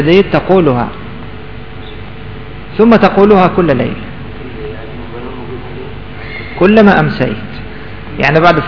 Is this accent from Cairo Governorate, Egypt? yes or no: yes; Cairo, Cairo Governorate, Egypt; عندنا في القاهرة